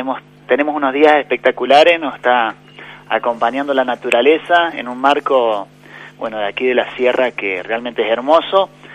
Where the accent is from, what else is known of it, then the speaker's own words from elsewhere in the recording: Balnearia, Córdoba, Argentina; estamos ya regresando para nuestros pagos allá pegadito a la Laguna Mar Chiquita, somos de Balnearia.